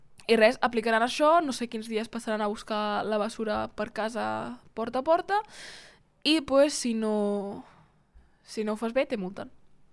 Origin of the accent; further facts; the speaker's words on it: Mont-ras, Catalonia, Spain; ja prou de queixes de Mont-ras. Que m'estimo molt, és el meu poble i tal